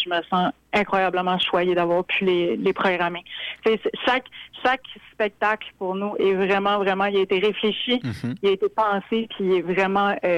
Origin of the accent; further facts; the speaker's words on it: Carleton, Quebec, Canada; Moi, je suis originaire de Carleton.